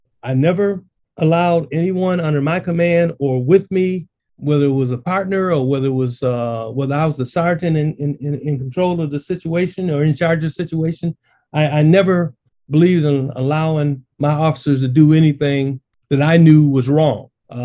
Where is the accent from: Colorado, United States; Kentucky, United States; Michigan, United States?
Michigan, United States; Flint; I'm from Flint. Yeah, I'm a Flintstone. Absolutely. And I'm proud of it.